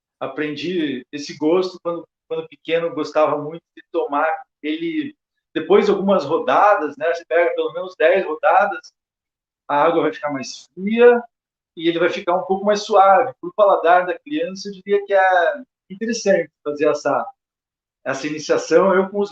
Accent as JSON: {"language": "Portuguese", "town": "Curitiba", "region": "Paraná", "country": "Brazil", "tie": "born there", "said": "Nasci aqui em Curitiba mesmo, nascido aqui. A família dos meus pais são basicamente do interior do estado, da área do sul do Paraná. Então, minha mãe é de Bituruna."}